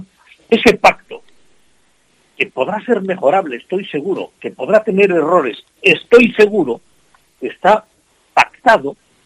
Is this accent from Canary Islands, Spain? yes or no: no; Catalonia, Spain; yo soy de allí, soy catalán de vida, pues en Cataluña la ciudadanía